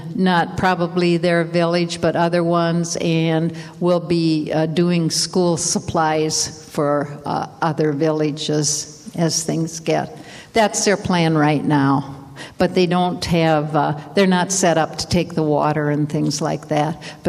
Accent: Iowa, United States; moved away as an adult; An invitation from a cousin I grew up with in Iowa and her husband to come and live with them.

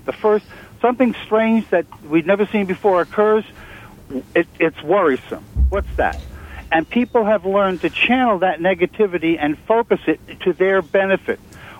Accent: Manhattan, New York, United States; I'm going to be 68 in a couple of weeks, and I grew up in Manhattan, and on East 28th Street

